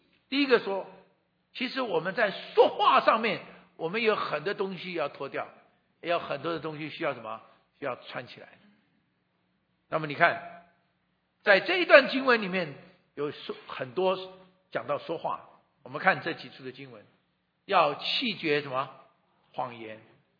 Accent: Hunan, China; 因为我的妻子是上海人，我是湖南人，所以我们湖南人在上海人的眼中

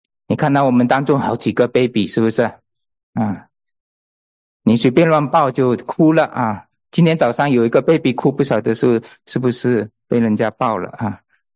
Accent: China; now in United States; 难怪我们中国人都那么矮啊。来了美国，我们整天都抱着小孩，难怪我们小孩子中国人到了美国都一个一个长得很高啊。

